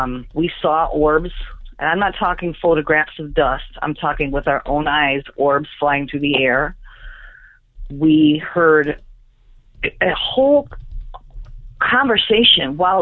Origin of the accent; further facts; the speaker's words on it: California, United States; I grew up in California, and we took a road trip to various ghost towns.